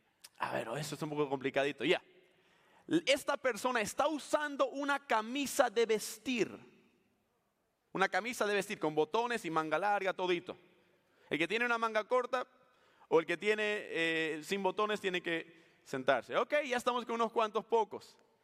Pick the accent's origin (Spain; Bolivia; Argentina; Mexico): Bolivia; yo soy boliviano, ¿cómo están? Como me gusta siempre decir, soy cara de gringo, corazón latino